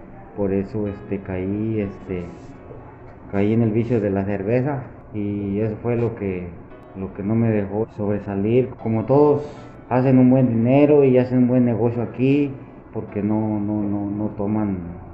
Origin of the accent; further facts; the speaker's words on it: Mexico; Allá en el sur, por ejemplo, donde yo vengo de mi pueblo